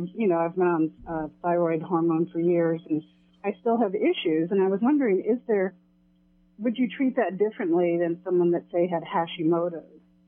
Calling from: Kansas City, United States; From Kansas City.

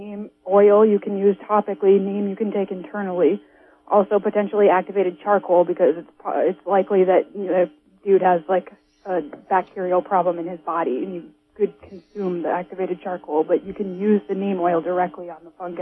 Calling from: Whale Gulch, California, United States; Hi, I'm calling from Whale Gulch, far west

